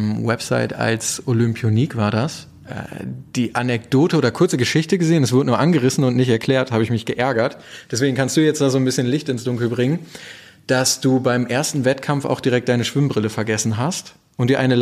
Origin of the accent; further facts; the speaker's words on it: Minden, North Rhine-Westphalia, Germany; Ich komme aus der Gegend um Minden